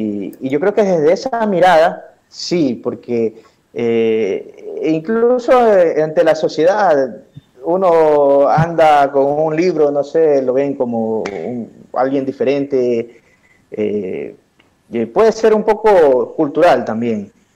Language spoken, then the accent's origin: Spanish; Ecuador; ¿tú de dónde eres? ¿De Ecuador? Sí